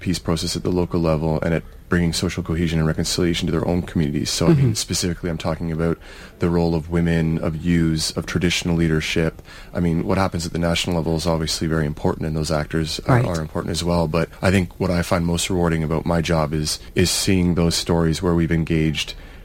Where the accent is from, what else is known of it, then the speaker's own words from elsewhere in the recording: Canada; from Canada.